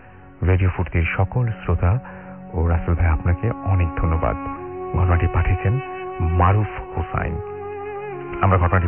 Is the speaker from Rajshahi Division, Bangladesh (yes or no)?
yes; Joypurhat, Rajshahi Division, Bangladesh; now in Chittagong, Bangladesh; আমার home district জয়পুরহাটে, ঘটনার সামগ্রিক প্রেক্ষাপট চট্টগ্রাম। আমি চট্টগ্রামের সীতাকুণ্ড থানার মাদাম বিবির হাটে থাকি।